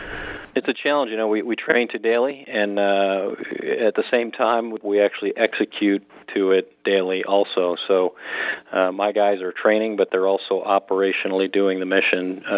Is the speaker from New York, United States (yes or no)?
yes; Hamburg, New York, United States; Well, I grew up in Hamburg and went through the elementary school, then Pleasant Avenue, and then Hamburg Junior and Hamburger Senior High.